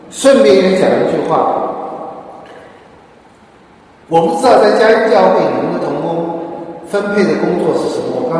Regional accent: China; 因为我们中国人实在太注重吃了，现在还是注重吃

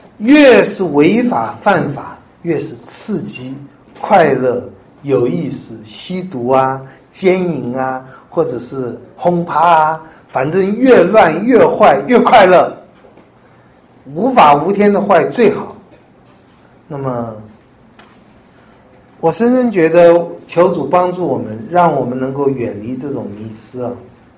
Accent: China; 我实在一想到这个打字就很奇怪，我们中国人怎么那么暴力啊？

